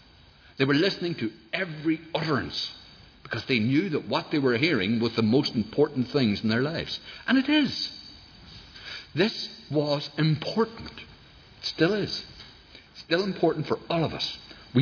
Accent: Northern Ireland, United Kingdom; And I know this. I'm from Tyrone.

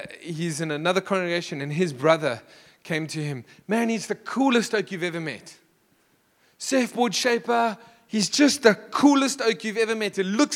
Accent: East End, London, United Kingdom; This is, again, I'm from the East End. If you don't look after you, nobody else will.

